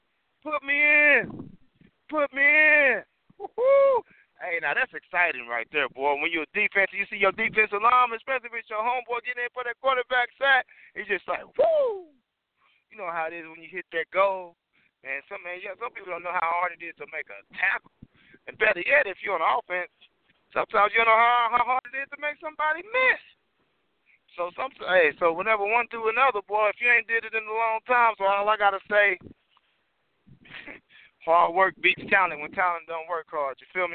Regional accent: Muskogee, Oklahoma, United States; You know, I'm from Muskogee, Oklahoma. We had Charlie's chicken.

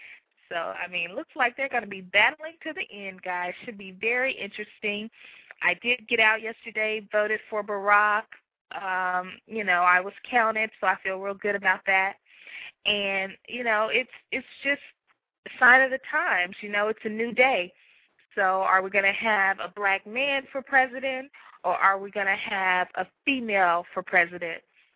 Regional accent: Georgia, United States; Georgia, which is my home state

